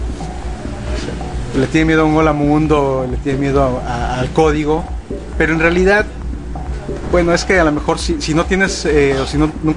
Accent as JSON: {"language": "Spanish", "region": "Mexico City", "country": "Mexico", "lives_now": "Monterrey, Mexico", "said": "Hablo medio regio porque ya tengo muchos años viviendo aquí, pero yo no soy de Monterrey, soy de la Ciudad de México, pero de repente me sale así un acento y luego otro."}